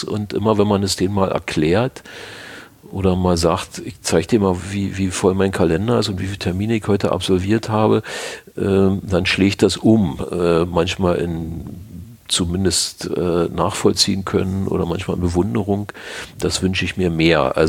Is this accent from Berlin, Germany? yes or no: yes; Berlin, Germany; Wir kommen ja nun alle aus dem Bezirk Pankow, wo Weißen See dazugehört.